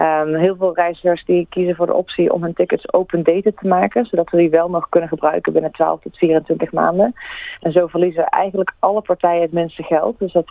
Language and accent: Dutch; Netherlands; now in Australia; Maar gelukkig zijn wij Nederlanders wel wat nuchtiger.